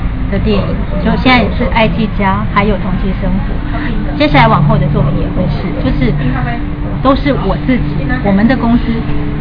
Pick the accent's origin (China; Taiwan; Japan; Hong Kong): Japan; Kumamoto; Chinese is a second language; now in Tokyo, Japan; 所以我一年三分之一都在我的故乡熊本县，然后创作